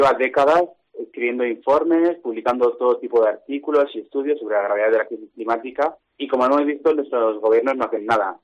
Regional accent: Segovia, Castile and León, Spain; yo soy de Segovia y ahí afectó bastante a los frutales

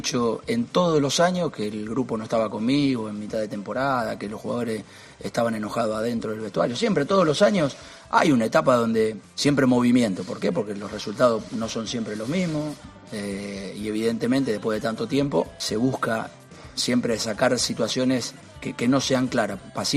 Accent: Argentina; Posiblemente tenga un mal español, porque soy argentino

